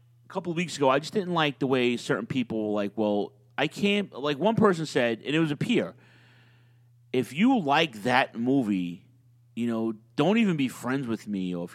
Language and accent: English; New York, United States; A, because I'm a New Yorker